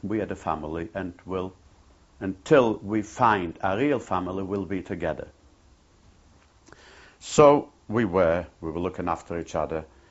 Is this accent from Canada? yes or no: no; Lodz, Łódź Voivodeship, Poland; English is a second language; moved away; We're all from Poland. Two of them were from Lodz, from my own town.